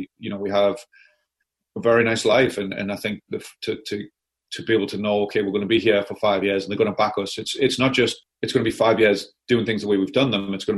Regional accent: Newcastle upon Tyne, North East England, United Kingdom; my dad, you know, who works with us still today, would take me, you know, as a young boy, as, you know, as far back as I can remember, I could be on the terraces there

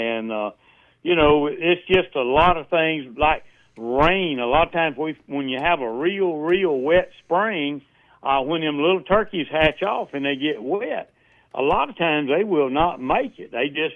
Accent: Evergreen, Alabama, United States; Well, and we're talking about Conecuh County, and that's in Evergreen. That's my home state.

